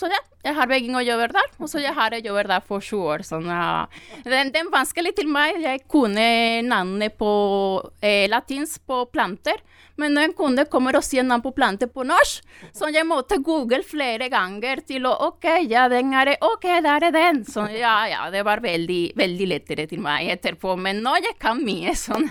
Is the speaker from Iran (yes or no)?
no; Venezuela; first language Spanish; Norwegian is a second language; now in Norway; Ja, jeg kommer fra Venezuela. Venezuela, vi prater spansk.